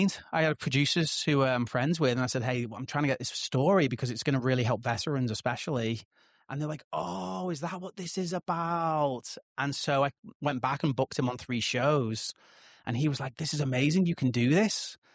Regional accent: North West England, United Kingdom; where I grew up near Liverpool, we're all big storytellers.

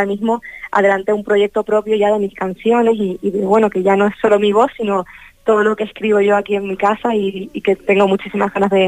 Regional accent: La Palma, Canary Islands, Spain; yo soy de allí, de La Palma

